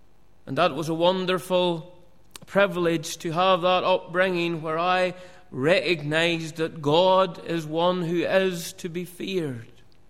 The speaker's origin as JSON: {"language": "English", "town": "Cullybackey", "region": "Northern Ireland", "country": "United Kingdom", "tie": "born or raised there", "said": "That's where I was born and bred, as we say in Northern Ireland. You're born and bred. I was born and bred in Cullibaggy."}